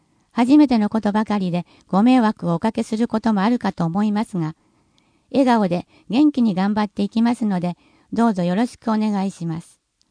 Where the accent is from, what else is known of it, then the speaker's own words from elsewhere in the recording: Hiroshima, Japan; now in Harima, Japan; 私は、生まれ育ったのは広島で、結婚を機に播磨町に引っ越してきました。まだ1年半と播磨町での生活は短いですが